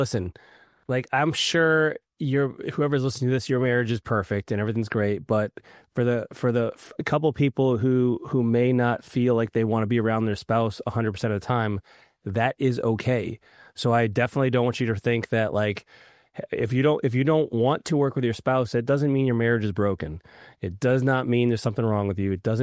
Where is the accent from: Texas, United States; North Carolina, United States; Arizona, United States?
North Carolina, United States; Raleigh; We have an upcoming Business Builder Workshop in Raleigh, North Carolina, my hometown